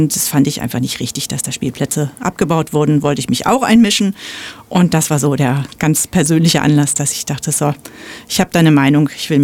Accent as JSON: {"language": "German", "town": "Münster", "region": "North Rhine-Westphalia", "country": "Germany", "also_born_or_lived": "Freiburg", "said": "Ich komme, wie gesagt, aus Münster und Freiburg und war es gewohnt, jeden Weg mit dem Fahrrad zu machen."}